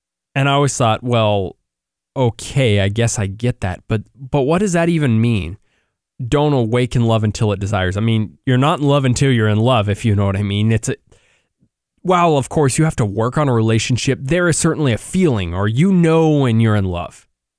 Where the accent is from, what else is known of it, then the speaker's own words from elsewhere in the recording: United States; She was Mexican. She lived in Mexico City. I was from the United States, and we really had a great relationship at the beginning.